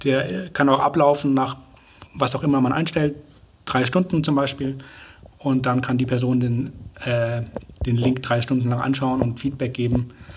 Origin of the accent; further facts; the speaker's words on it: Munich, Bavaria, Germany; now in Hamburg, Germany; ich komme aus Bayern, aus München, um genau zu sein. Mich hat es vor circa 2 Jahren nach Hamburg getrieben